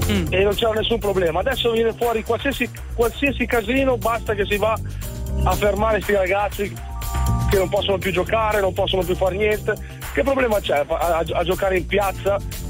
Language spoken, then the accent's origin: Italian; Frascarolo, Lombardy, Italy; Frascarolo.